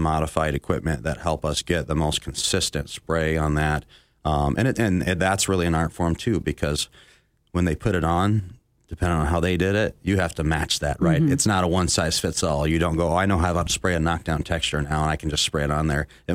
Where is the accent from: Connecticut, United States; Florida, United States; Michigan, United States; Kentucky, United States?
Michigan, United States; Onsted; also born or lived in Monroe; I was born in Monroe. And then we moved to Onsted, if you know where that is.